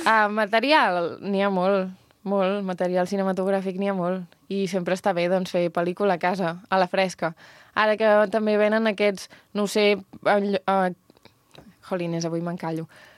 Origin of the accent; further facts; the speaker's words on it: Vilafranca del Penedès, Catalonia, Spain; Aquí som molt de Vilafranca, ens agrada molt la festa major, moltíssim.